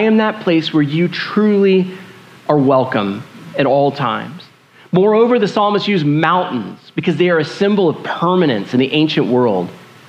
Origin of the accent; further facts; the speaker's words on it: Houston, Texas, United States; I grew up in North Houston in a master plan community. It's fine. It's a fine place to grow up.